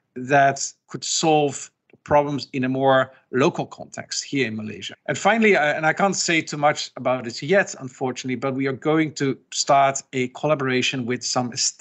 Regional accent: Netherlands; growing up in the Netherlands

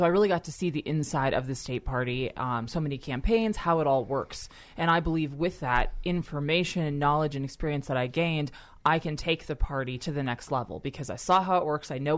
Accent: Colorado, United States; also born or lived in West Coast; A mix all up and down the West Coast, and then moved to Colorado when I was just about nine.

